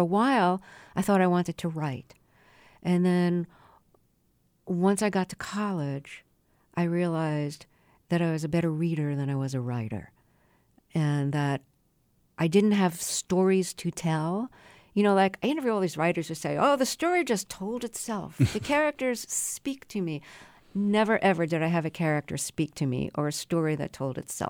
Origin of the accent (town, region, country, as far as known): Brooklyn, New York, United States; born or raised there